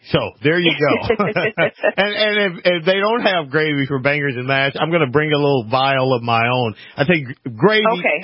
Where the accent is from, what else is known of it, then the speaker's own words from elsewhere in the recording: Louisiana, United States; And for a Southern boy, I'm originally from Louisiana.